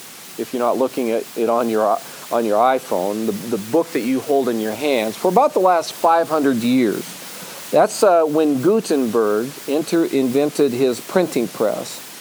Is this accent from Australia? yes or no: no; Detroit, Michigan, United States; We are from Detroit, and I enjoy taking pictures of Detroit.